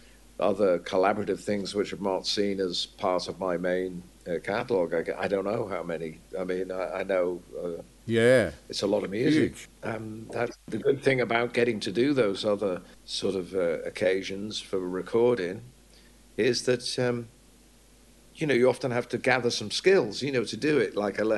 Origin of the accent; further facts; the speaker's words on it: England, United Kingdom; when I was growing up in England